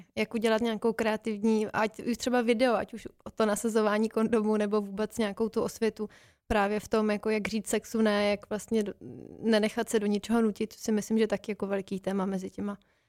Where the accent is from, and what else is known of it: Most, Ústí nad Labem Region, Czechia